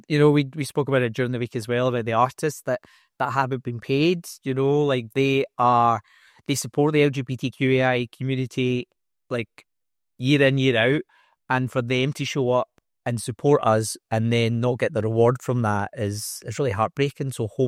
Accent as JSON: {"language": "English", "town": "Glasgow", "region": "Scotland", "country": "United Kingdom", "tie": "born or raised there", "said": "I grew up just outside of Glasgow"}